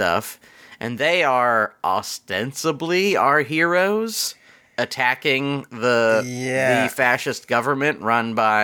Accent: Hong Kong; born there; English is a second language; because I was born in Hong Kong.

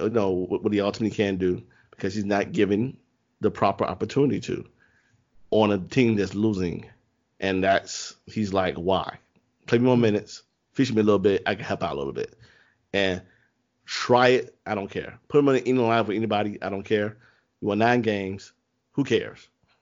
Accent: Chicago, Illinois, United States; I'm from the South Side, so Sox all the way. I went to De La Salle High School.

